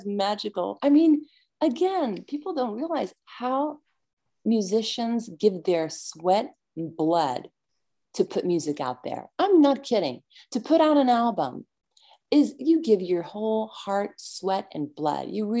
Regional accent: San Antonio, Texas, United States; now in Nashville, United States; And we're all from San Antonio, right?

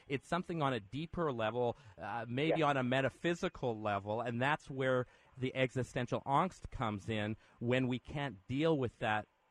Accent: Canada; I'm from Canada

